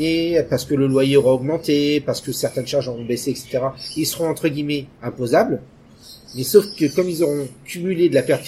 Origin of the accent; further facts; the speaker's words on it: Australia; L'impôt chez nous en Australie, ça n'est pas une punition.